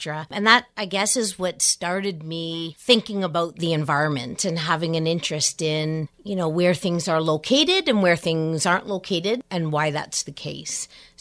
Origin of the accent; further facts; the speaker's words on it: Ottawa, Ontario, Canada; when I was a kid growing up in Ottawa